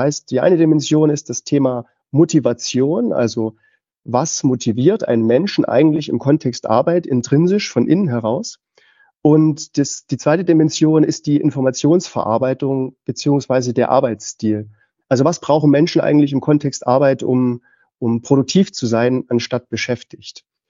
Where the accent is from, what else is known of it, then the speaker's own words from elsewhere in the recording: Dresden, Saxony, Germany; ich komme aus Dresden, wohne da seit vielen Jahren